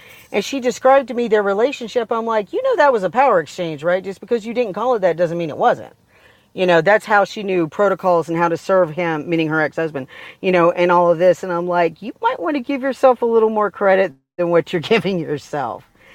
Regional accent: the South, United States; It's story time with … because I'm from the South and I like telling stories.

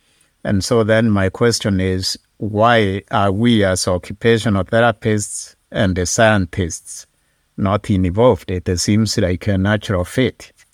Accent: Kenya; born there; I was born in Little Village on the northern slopes of Mount Kenya in Kenya, East Africa.

